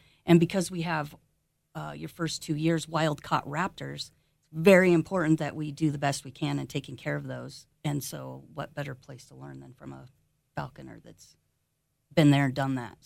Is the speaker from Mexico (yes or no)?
no; Reno, Nevada, United States; moved away as an adult; now in Miwok Village, United States; I am third generation Renoite, and we came from a big Italian family here in Reno, and I was here till I was 18, and then moved to a little town called Miwok Village, California